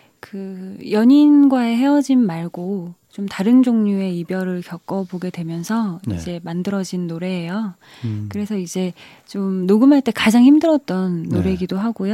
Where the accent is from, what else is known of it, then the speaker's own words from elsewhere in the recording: Busan, South Korea; 제가 부산 출신이에요. 그러니까 저희 고향이 부산이고 저는 20살까지 부산에서 자랐어요. 그래서 이제 흥분하면 사투리도 많이